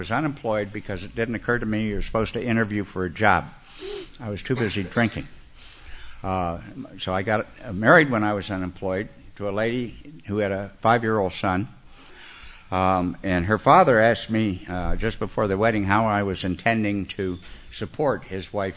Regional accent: Mexican border, United States; moved away as an adult; even though I grew up on the Mexican border, I left home 5 days before my 18th birthday.

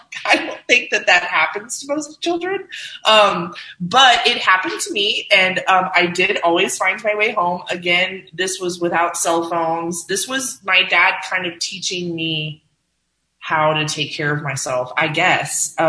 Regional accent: Fort Rucker, Alabama, United States; born there; But what I will say is that I was born in Fort Rucker, Alabama. And so my dad was in the military

